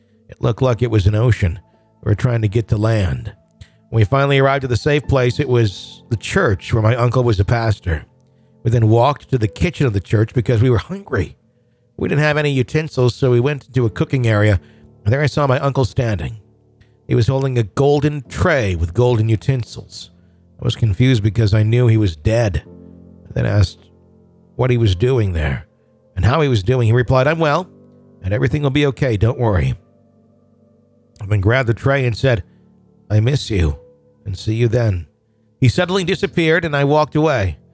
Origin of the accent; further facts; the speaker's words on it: Houston, Texas, United States; now in Virginia, United States; I currently live in Virginia, but was born and raised in Houston, Texas, where my whole family lives.